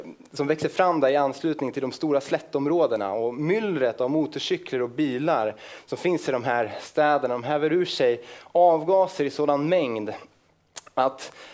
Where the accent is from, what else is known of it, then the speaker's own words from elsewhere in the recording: Västerås, Västmanland County, Sweden; i början av den här veckan så var jag faktiskt i Västerås där jag kommer ifrån